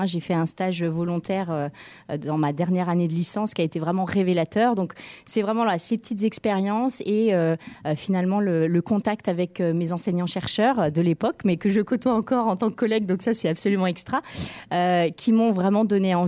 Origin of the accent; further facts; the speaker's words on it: Dijon, Bourgogne-Franche-Comté, France; now in Orléans, France; Oui, j'ai fait ma première année de licence à Dijon. Je suis originaire de Dijon. Et ensuite, à partir de la licence 2, je suis arrivée à Orléans